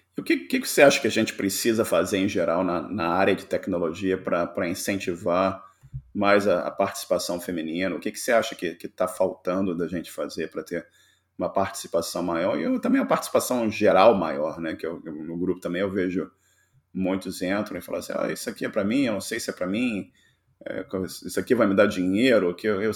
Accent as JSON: {"language": "Portuguese", "country": "Brazil", "tie": "born or raised there", "said": "E eu cresci no Brasil também"}